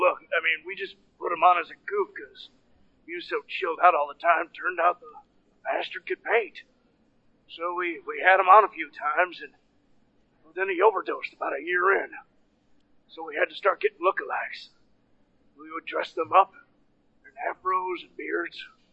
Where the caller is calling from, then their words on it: Westchester, New York, United States; from Westchester, New York.